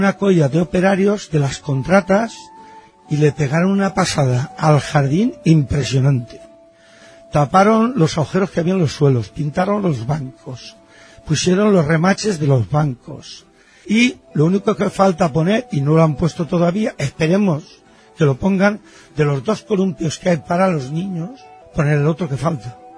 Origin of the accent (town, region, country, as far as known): Valencia, Valencian Community, Spain